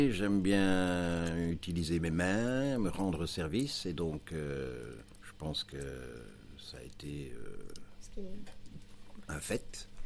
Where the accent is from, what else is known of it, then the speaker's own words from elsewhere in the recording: Belgium; puisque je suis belge.